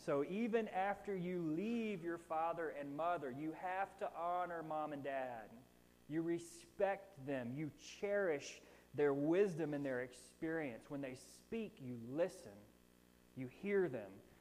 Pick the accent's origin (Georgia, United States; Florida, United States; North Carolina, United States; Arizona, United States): Florida, United States; And look, I'm born and raised in Florida, so I'm like, I do like every other person in Florida